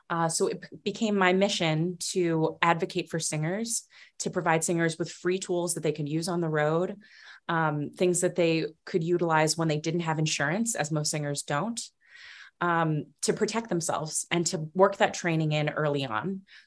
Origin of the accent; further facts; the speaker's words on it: Long Island, New York, United States; Growing up on Long Island, I loved to go see